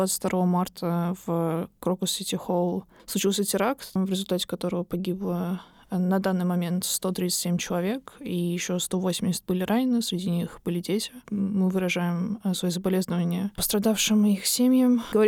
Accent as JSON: {"language": "Russian", "region": "Moscow", "country": "Russia", "said": "Я вот тоже из Москвы. Я помню, как когда я училась в младшей школе, были теракты в метро"}